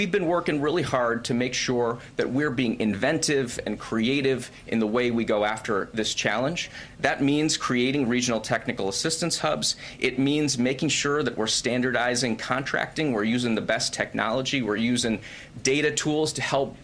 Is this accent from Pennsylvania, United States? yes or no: yes; Erie, Pennsylvania, United States; I grew up in Erie, Pennsylvania, so I'm particularly excited about the $6.5 million